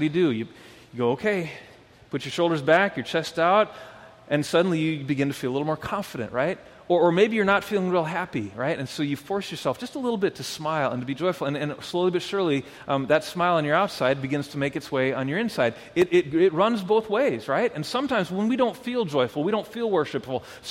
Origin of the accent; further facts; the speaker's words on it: Wisconsin, United States; I think it also has something to do with the state that I came from. I grew up in Wisconsin.